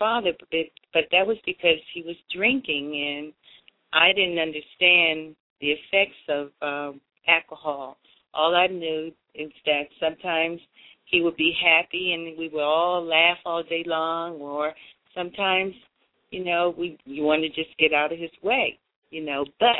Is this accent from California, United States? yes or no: no; Washington, District of Columbia, United States; we grew up in Washington, D.C., in Southwest, and we were very, very close because our religion would not allow us to play with other kids.